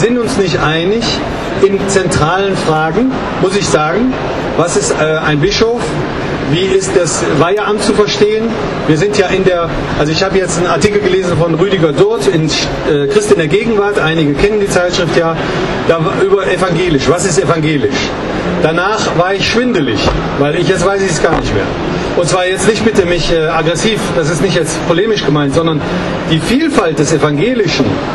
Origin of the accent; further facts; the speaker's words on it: Germany; Und ich möchte nicht als Deutscher sagen, wisst ihr, von uns geht das Ganze aus